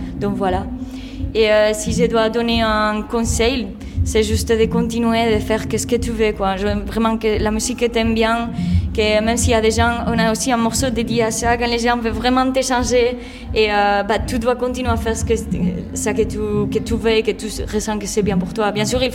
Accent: Spain; now in Brussels, Belgium; même si moi je suis espagnole, ça fait 6 ans que je suis ici à Bruxelles

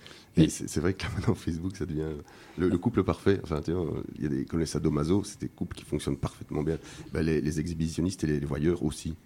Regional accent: Belgium; Donc en tant que Belge, si on veut intenter un procès pour récupérer par exemple toutes ces photos, il faut aller ouvrir la procédure dans une cour en Irlande.

